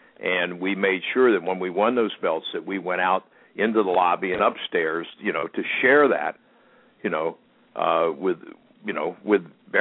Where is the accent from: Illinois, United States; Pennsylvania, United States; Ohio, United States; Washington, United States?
Ohio, United States; Cincinnati; And, you know, I'm from Cincinnati. I played Sandlot baseball with, a mixed team, of both races.